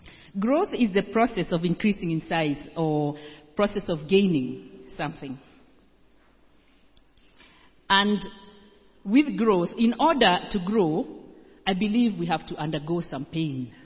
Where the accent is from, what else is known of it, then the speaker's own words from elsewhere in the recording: Kenya; I come from Kenya